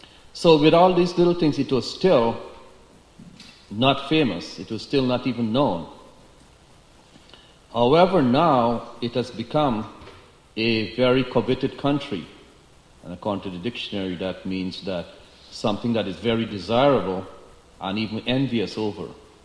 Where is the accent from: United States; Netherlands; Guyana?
Guyana; I know when I grew up in Guyana